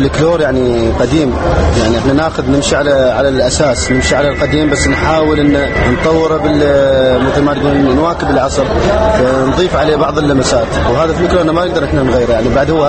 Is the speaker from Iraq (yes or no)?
yes; Basra, Basra Governorate, Iraq; نتيجة الظروف اللي صارت يعني اللي صارت عندنا بالبصرة، الظروف الأمنية هي اللي خلتنا مثلا ما نقدر نشتغل